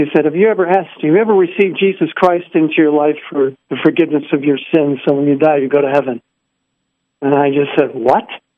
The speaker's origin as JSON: {"language": "English", "town": "Waterloo", "region": "New York", "country": "United States", "tie": "born or raised there", "said": "We were both born and raised in Waterloo, New York, Western New York."}